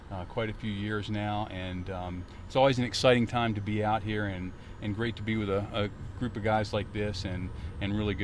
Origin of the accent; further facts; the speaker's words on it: Delaware, United States; also born or lived in Oak Ridge, Tennessee / Nashville, Tennessee; So I grew up majority of my, I guess, middle school and high school years in Delaware, attended the University of Delaware